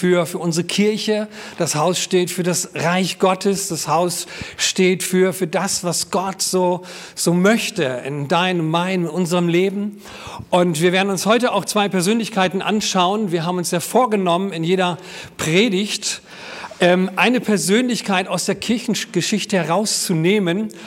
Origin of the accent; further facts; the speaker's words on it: Frisia, Germany; Zu den Friesen, da wo ich herkomme.